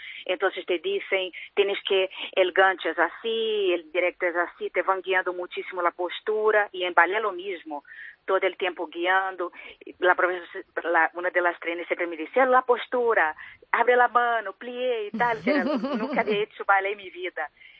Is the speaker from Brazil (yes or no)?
yes; Brazil; Spanish is a second language; now in Spain; Soy brasileña, se nota por mi acento, ¿no?